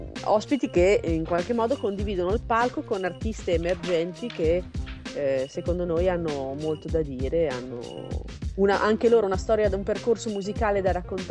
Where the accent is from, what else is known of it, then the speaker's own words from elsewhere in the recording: Genoa, Liguria, Italy; Io sono di Genova, esatto.